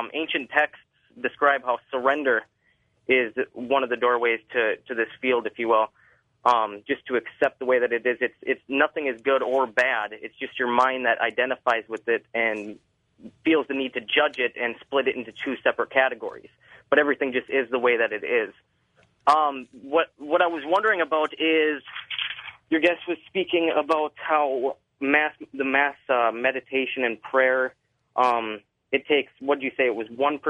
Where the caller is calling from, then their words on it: Superior, Wisconsin, United States; Yes, I am from Superior, Wisconsin.